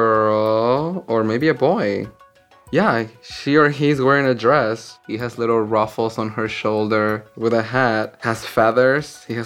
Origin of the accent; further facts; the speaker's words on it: Mexico City, Mexico; English is a second language; I'm imported from Mexico City, so English is my second language.